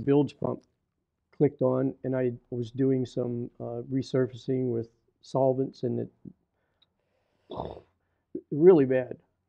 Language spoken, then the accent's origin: English; West Virginia, United States; I came from West by God, Virginia, where you got to believe in something, boy. You know, I grew up that way.